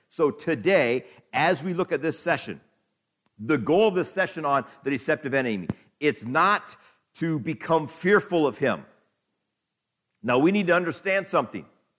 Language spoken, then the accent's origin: English; Iowa, United States; So I grew up in Iowa, and you know, so we had deer around.